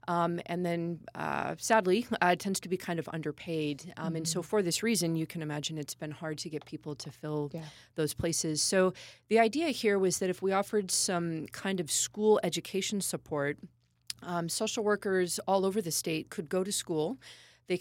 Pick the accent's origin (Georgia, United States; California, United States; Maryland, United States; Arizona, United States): California, United States; So I'm from the Southern California area. So I've kind of bounced around, but I grew up there. My undergrad is from there.